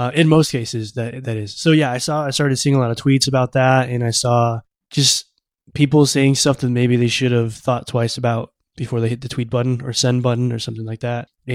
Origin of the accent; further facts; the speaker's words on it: Minnesota, United States; So, like, I tell people I'm from Minneapolis, but I actually grew up in a smaller town near Minneapolis, and it just kind of saves the whole like, oh, I've never heard of it.